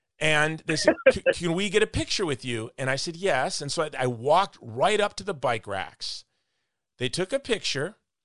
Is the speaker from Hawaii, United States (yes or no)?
yes; Hawaii, United States; And I'm from Hawaii, so I'm cold.